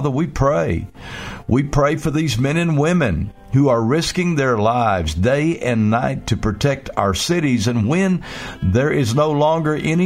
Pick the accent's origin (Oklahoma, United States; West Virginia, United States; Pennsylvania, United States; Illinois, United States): Oklahoma, United States; Comanche; and Comanche, Oklahoma, my hometown.